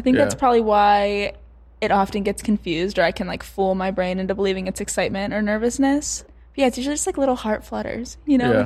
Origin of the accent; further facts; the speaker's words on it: Midwest, United States; And I grew up in the Midwest.